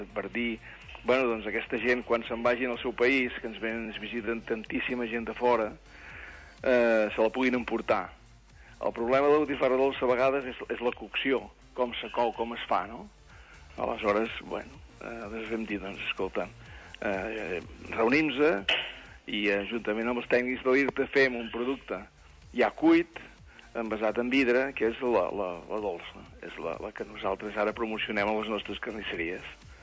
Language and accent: Catalan; Llançà, Catalonia, Spain; jo que soc de Llançà, potser per la proximitat de França